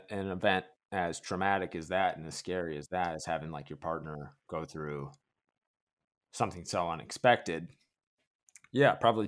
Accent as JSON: {"language": "English", "country": "United States", "said": "Now, like, I'm an American, and I talk to a lot of folk and Americana songwriters"}